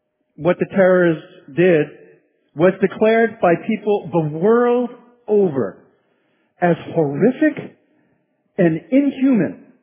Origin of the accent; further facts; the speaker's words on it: New York City, New York, United States; born there; I was born in New York City, more specifically in the Bronx, and even more specifically in the shadow of Yankee Stadium.